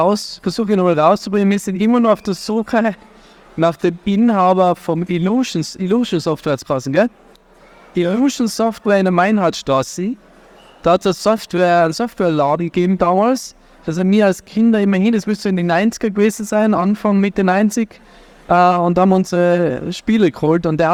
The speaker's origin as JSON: {"language": "German", "town": "Innsbruck", "region": "Tyrol", "country": "Austria", "tie": "born or raised there", "said": "so wir sind alle in Innsbruck aufgewachsen"}